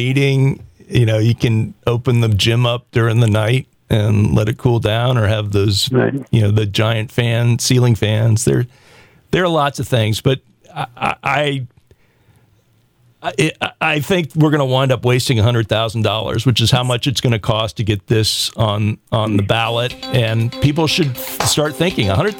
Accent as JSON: {"language": "English", "region": "the South", "country": "United States", "tie": "born or raised there", "said": "I grew up in the South. And the high school building that I went to was built in the early 1800s, and it was the pride of the community."}